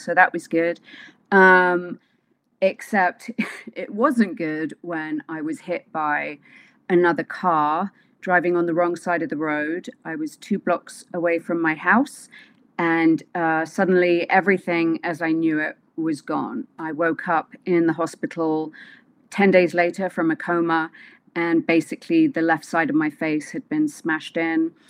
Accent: Wimbledon, London, United Kingdom; So, London, but in London, I'm from Wimbledon.

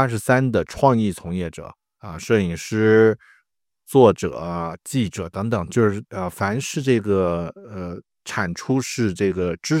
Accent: China; 就是我们中国人熟悉的就是所谓自媒体了哈

